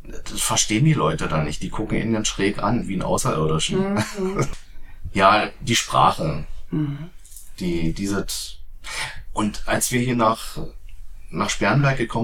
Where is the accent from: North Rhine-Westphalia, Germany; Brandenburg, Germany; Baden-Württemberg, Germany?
Brandenburg, Germany; Dahlewitz; also born or lived in Zossen / Bernburg; Also ich bin ja in Dahlewitz groß geworden, in Zossen geboren.